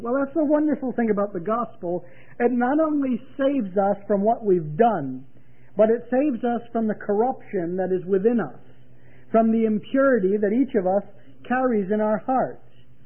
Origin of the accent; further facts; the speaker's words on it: Reading, Pennsylvania, United States; I'm from Reading, Pennsylvania. Until very recently, my mailing address was a place called Birdsboro, but I didn't even live there. I lived out in the woods, and I've now moved into the city